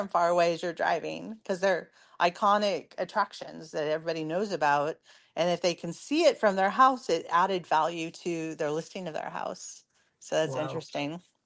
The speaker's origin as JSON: {"language": "English", "region": "California", "country": "United States", "said": "So like, I'm from California."}